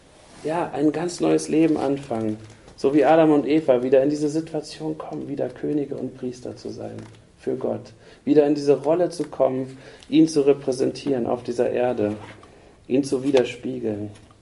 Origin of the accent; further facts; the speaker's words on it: Germany; Erst in zweiter Linie oder dritter oder vierter Linie sind wir Deutsche. Es ist ja schön, dass wir Deutsche sind, aber das ist nicht unsere Identität in erster Linie.